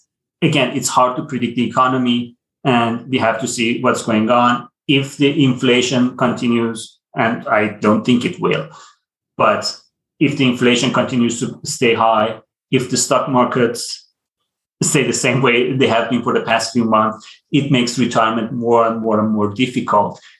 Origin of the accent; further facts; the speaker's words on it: Iran; moved away as an adult; now in United States; I'm from Iran. I came to the US to study, and now I'm working here.